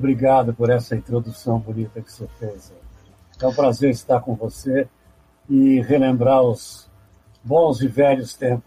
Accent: Santos, São Paulo, Brazil; porque eu passei a minha infância em Santos, e depois eu me mudei por questões dos negócios do meu pai para alguns outros lugares.

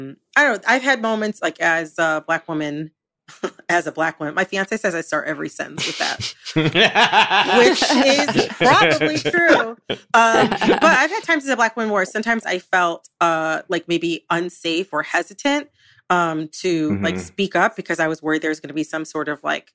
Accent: Farmington Hills, Michigan, United States; Oh, from Farmington Hills.

